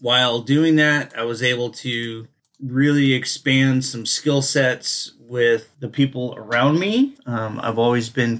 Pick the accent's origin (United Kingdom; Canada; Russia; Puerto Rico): Canada; born there; I was born in Canada. My parents were American, obviously. They, my dad was in the United States Air Force at the time. He was stationed in Canada. That's where I hail from, if you will.